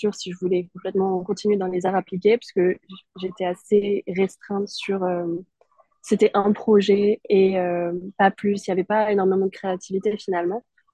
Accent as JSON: {"language": "French", "region": "Southwest France", "country": "France", "tie": "born or raised there", "said": "j'ai grandi dans le sud-ouest de la France avec des parents qui aiment beaucoup l'art"}